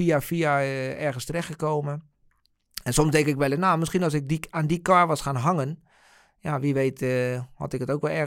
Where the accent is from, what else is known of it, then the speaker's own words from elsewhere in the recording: The Hague, South Holland, Netherlands; In het Haagse. Ik ben van origine een Haagse jongen.